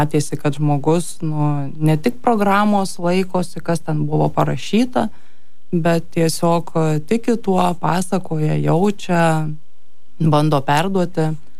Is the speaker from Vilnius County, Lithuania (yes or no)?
no; Kybartai, Marijampolė County, Lithuania; Aš esu ne kaunietė, esu iš Kybartų. Ir tam mažo miestelį tas toksai perversmas arba nepriklausomybės atėjimas toks buvo įdomus